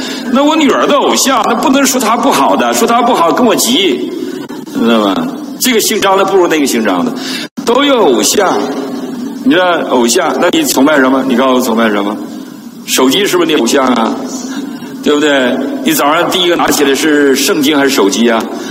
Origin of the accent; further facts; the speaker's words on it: Northeast China, China; 那这对我们东北人很大挑战。东北人吃血肠，你知道我小时候就吃，最爱吃血肠。